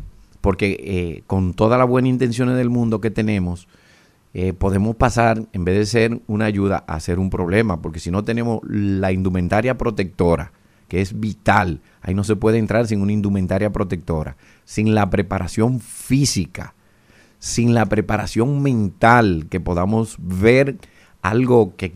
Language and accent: Spanish; Dominican Republic; Y como buen dominicano, hay que decir que cada peje en su agua.